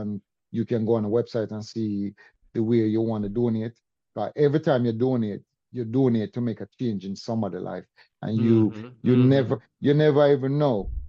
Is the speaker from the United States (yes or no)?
no; Jamaica; Jamaica, I'm from Jamaica.